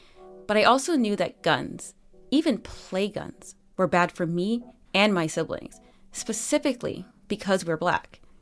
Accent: New Jersey, United States; I grew up on the Jersey Shore in the 90s and early 2000s.

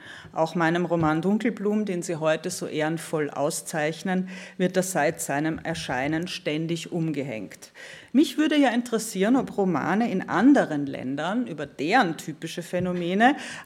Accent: Austria; now in Berlin, Germany; Alle Österreicher in Berlin, die ich kenne, mich selbst eingeschlossen

